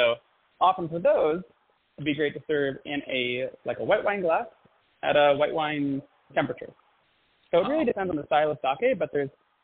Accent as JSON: {"language": "English", "region": "New Jersey", "country": "United States", "tie": "born or raised there", "said": "So I grew up in New Jersey, and my dad actually worked in the wine industry."}